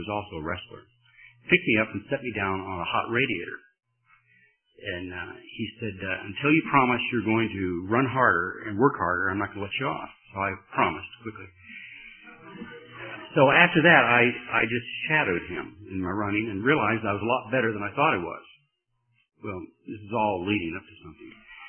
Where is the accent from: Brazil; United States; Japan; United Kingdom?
United States; See, when you're an American living overseas, being an American means a lot more than it means to be an American in this country.